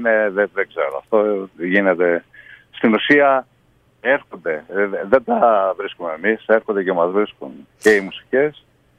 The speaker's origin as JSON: {"language": "Greek", "town": "Tyrnavos", "region": "Thessaly", "country": "Greece", "tie": "born or raised there", "also_born_or_lived": "Larisa", "said": "Επομένως λοιπόν, ο Ρίναβος είναι η πατρίδα μου."}